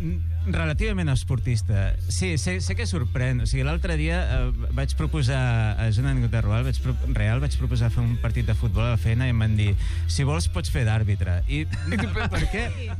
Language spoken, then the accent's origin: Catalan; Barcelona, Catalonia, Spain; born there; Vaig néixer al barri del Vall d'Hebron, no soc de Gràcia, nascut, Vall d'Hebron, allà al costat dels búnquers del Carmel, a l'altra banda.